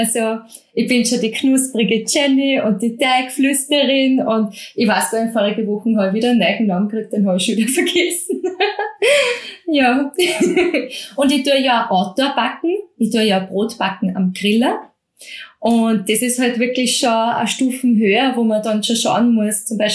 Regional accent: Lower Austria, Austria; Ich komme aus dem Mostviertel.

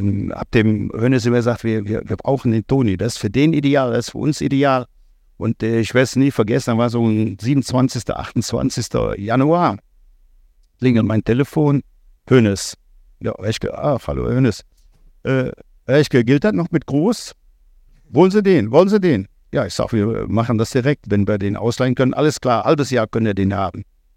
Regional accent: Frechen, North Rhine-Westphalia, Germany; born there; now in Cologne, Germany; Ich bin in Frechen geboren und habe in Köln studiert, aber auch lange in Köln gelebt, lebe auch jetzt wieder in Köln, in Junkersdorf, und fühle mich hier, das ist einfach meine Stadt.

